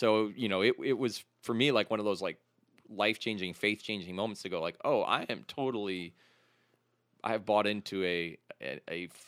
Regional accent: Ukraine; I grew up in Ukraine, which is a fairly poor country.

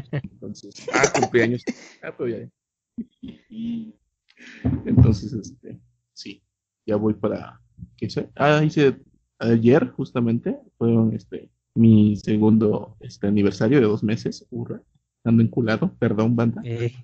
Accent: Veracruz, Mexico; no, viejita, soy de Veracruz.

